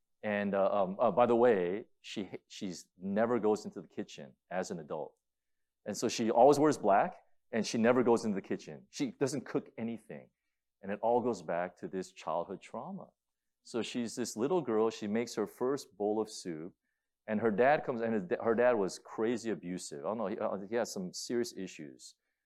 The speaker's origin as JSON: {"language": "English", "region": "California", "country": "United States", "lives_now": "Florida, United States", "said": "And, you know, I come from California, and so probably that happens a lot more than here in Florida."}